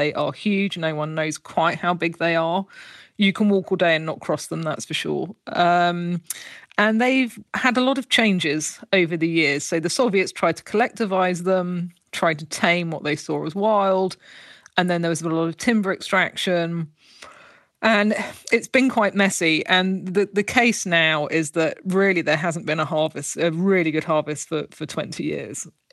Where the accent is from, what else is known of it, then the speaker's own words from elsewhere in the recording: United Kingdom; well, for me as a British person, it's ginormous.